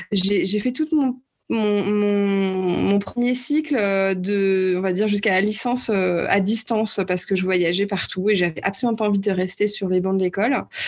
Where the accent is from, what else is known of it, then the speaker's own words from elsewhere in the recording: Le Mans, Pays de la Loire, France; je suis française, je suis née au Mans, j'ai grandi au Mans dans des ateliers de peinture, puisque mes parents étaient peintres